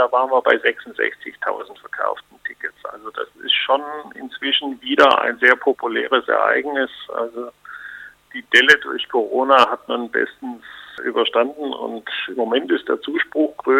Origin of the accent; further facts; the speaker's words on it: Germany; Ich bin auch Deutscher, insofern.